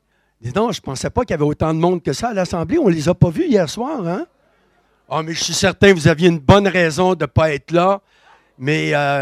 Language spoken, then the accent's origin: French; Quebec, Canada; Hein, je viens du Québec et je ne suis pas dépaysé du tout à voir cette neige-là.